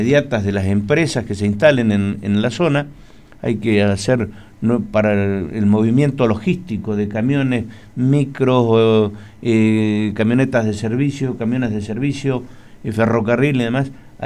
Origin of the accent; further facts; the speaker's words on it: Argentina; Los que estamos dormidos somos los argentinos, una vez más.